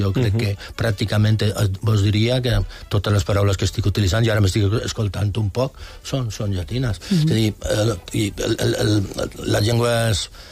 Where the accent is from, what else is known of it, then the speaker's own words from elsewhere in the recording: Balearic Islands, Spain; also born or lived in Soria, Spain; que un és d'on ha estudiat a l'escola i el batxillerat, som ben mallorquí.